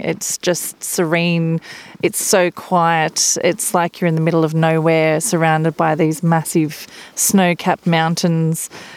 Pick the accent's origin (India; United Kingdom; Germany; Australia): Australia; Melbourne, Victoria; I'm from Melbourne, Australia, and we are standing here waiting for the Northern Lights to come out.